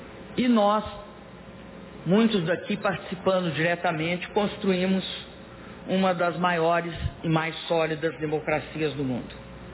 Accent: Minas Gerais, Brazil; Disse um compositor e poeta da minha terra natal, Minas Gerais

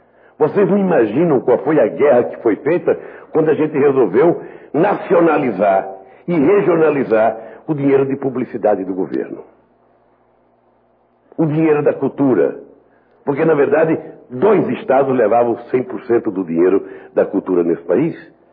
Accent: Northeast Region, Brazil; Não é um problema porque eu sou nordestino

